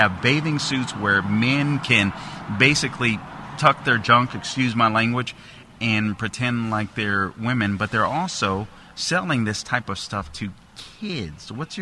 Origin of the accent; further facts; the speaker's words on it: Los Angeles, California, United States; now in Florida, United States; so I originally came from Los Angeles. I was born and raised in Los Angeles. I moved to Florida a long time ago now.